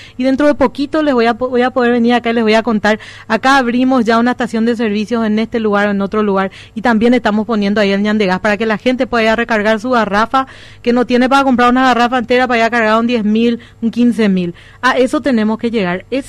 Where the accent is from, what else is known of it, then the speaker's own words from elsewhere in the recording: Paraguay; Primero que nada, que yo soy paraguaya, tengo hijos paraguayos.